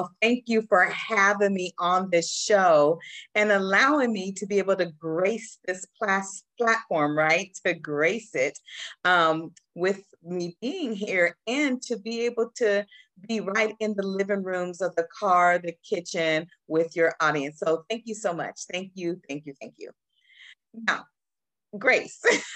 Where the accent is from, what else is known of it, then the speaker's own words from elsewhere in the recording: Seattle, Washington, United States; I grew up in Seattle with the rain and all of that.